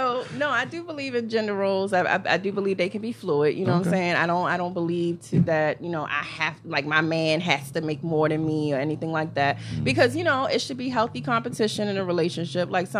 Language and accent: English; Nigeria; I'm Nigerian, so I was born into a very traditional like setting.